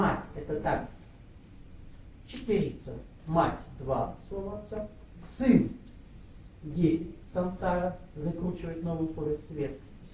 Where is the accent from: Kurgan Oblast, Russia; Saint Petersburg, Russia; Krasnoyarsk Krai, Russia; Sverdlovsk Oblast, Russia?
Krasnoyarsk Krai, Russia; born there; А так сложилось, что я родился. Ну, официально в УНДР, а так под Красноярском.